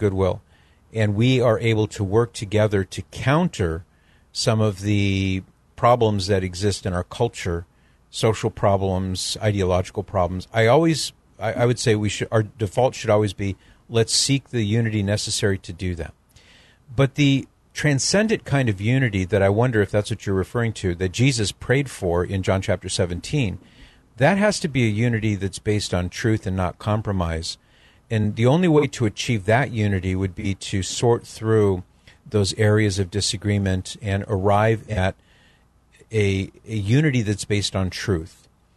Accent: California, United States; I love being in California. I'm from California. My wife and I both.

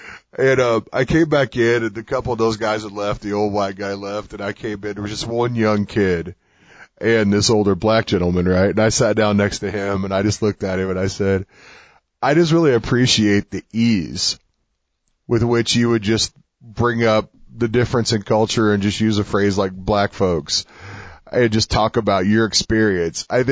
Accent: Missouri, United States; I always use a steam room. Maybe it's because I'm from Southern Missouri.

